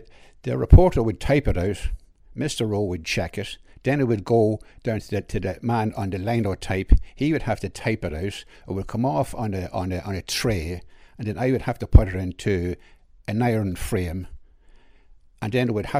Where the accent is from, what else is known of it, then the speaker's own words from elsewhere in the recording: Drogheda, County Louth, Ireland; I started roughly in 1976. I came from Drogheda.